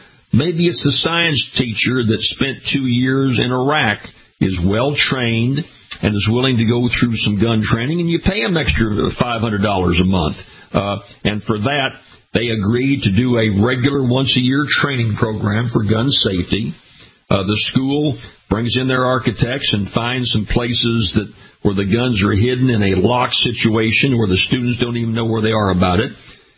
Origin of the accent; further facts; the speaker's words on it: Louisiana, United States; I came from a very rural area in my home state of Louisiana, where schools are out in the middle of nowhere